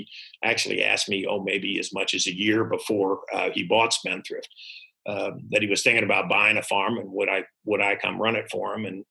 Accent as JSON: {"language": "English", "town": "Great Barrington", "region": "Massachusetts", "country": "United States", "tie": "born or raised there", "said": "I grew up in Massachusetts in Great Barrington, and we looked forward to the fair every year."}